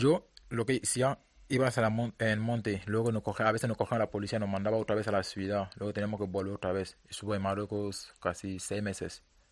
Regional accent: Cameroon; normalmente de pequeño, normalmente en Camerún todos los niños queremos jugar al fútbol.

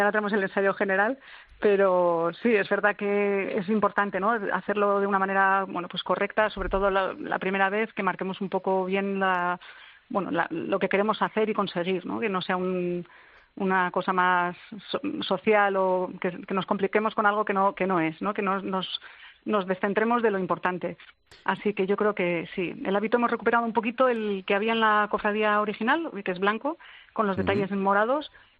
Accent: Basque Country, Spain; ya sabéis cómo somos los vascos, y aquí la discreción, el pudor y todo se nos junta

